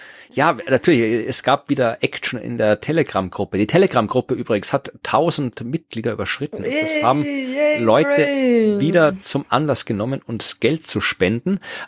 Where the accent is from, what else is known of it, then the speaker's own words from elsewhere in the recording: Krems, Lower Austria, Austria; Am 20. Mai bin ich in Krems, meiner alten Heimat.